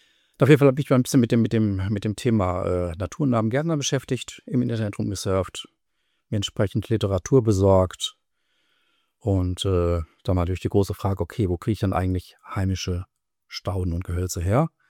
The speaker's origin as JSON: {"language": "German", "town": "Gütersloh", "region": "North Rhine-Westphalia", "country": "Germany", "said": "Also ich komme halt aus Gütersloh, und der Ortsteil, in dem wir hier wohnen, der heißt Hollen."}